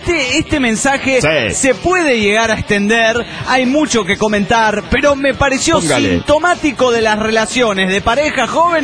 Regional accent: Bogotá, Colombia; de Bogotá, Locombia.

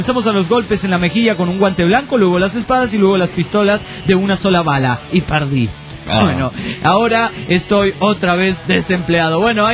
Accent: Juliaca, Puno, Peru; soy de Juliaca

